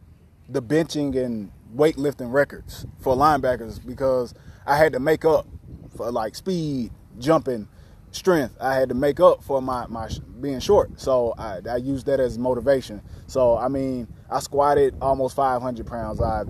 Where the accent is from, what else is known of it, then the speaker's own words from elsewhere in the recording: Mobile, Alabama, United States; I was born and raised in Creighton. That's kind of midtown. That's the midtown area of Mobile.